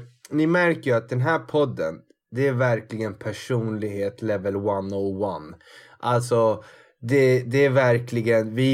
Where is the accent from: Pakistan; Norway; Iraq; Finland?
Pakistan; now in Sweden; Jag är från Pakistan själv.